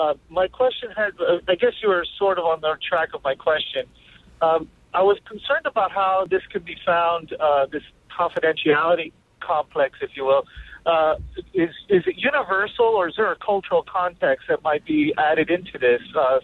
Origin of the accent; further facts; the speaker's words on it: Miami, Florida, United States; I'm from Miami. Obviously, there's a multicultural diversity here